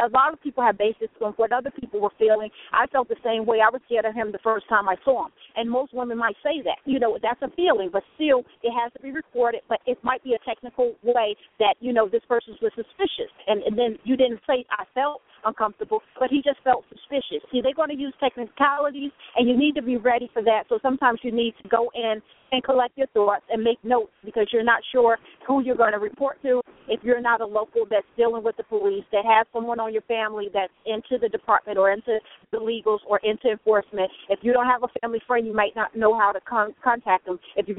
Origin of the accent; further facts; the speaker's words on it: the South, United States; I'm a black, I'm from the South